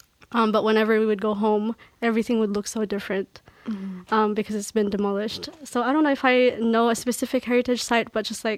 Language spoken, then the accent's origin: English; Philippines; I'm a senior from the Philippines as well